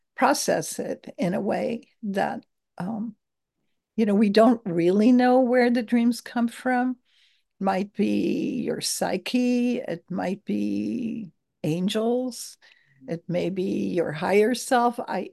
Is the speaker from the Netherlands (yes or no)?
yes; Netherlands; I grew up in the Netherlands, and we had a lot of bridges.